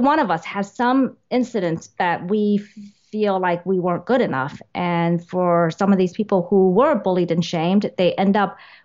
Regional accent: New York, United States; Hidden shame, because I was shamed so much for being Asian as growing up in New York.

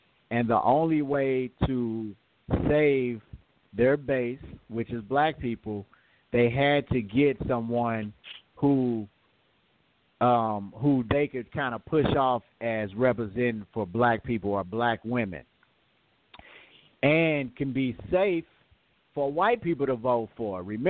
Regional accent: United States; There's a certain experience that comes with being a black American that we can all relate to.

